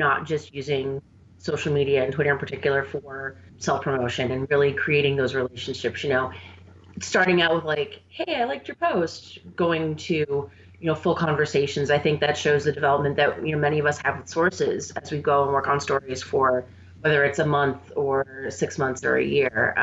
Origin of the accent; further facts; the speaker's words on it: Buffalo, New York, United States; any mention of Buffalo is going to get applause from me. I am completely totally biased when it comes to my hometown.